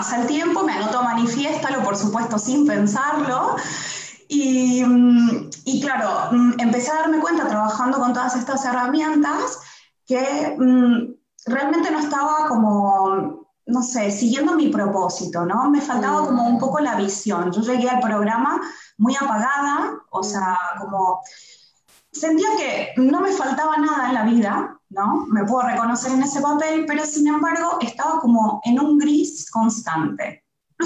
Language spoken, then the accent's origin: Spanish; Argentina; now in Barcelona, Spain; de Argentina, sí, pero viviendo en Barcelona.